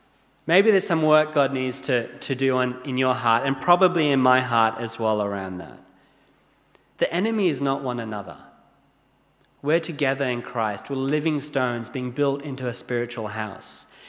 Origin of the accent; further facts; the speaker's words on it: Nairobi, Kenya; Well, I grew up in Kenya. In Nairobi, there's a train museum.